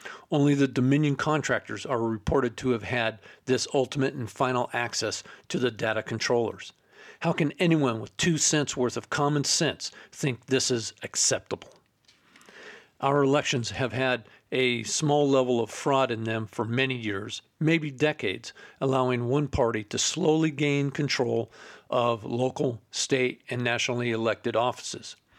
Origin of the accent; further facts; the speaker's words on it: Virginia, United States; In my home state of Virginia, state legislation was passed 2 years ago